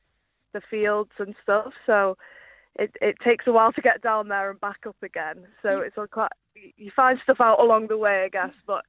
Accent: Stoke-on-Trent, West Midlands, United Kingdom; I'm from Stoke-on-Trent, so it's about a 25-minute drive to the village.

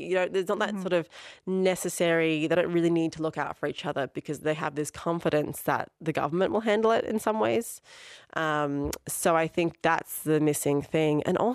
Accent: Sydney, New South Wales, Australia; when I grew up in Australia to an Irish parent, we have this thing in my part of Sydney, which is a mostly immigrant community. So all my friends' parents were something. All of us were the firstborn Australian sort of generation.

